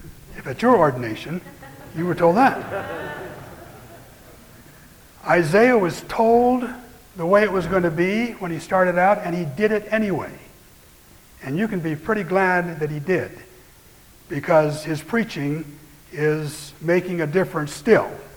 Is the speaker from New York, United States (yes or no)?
no; Kalispell, Montana, United States; I grew up in Kalispell, 10 miles south of Whitefish.